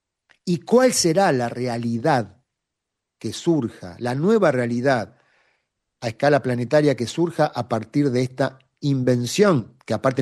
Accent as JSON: {"language": "Spanish", "country": "Argentina", "said": "ciertas descripciones de nuestra historia como país, Argentina, de la historia del mundo, ya no nos convencen."}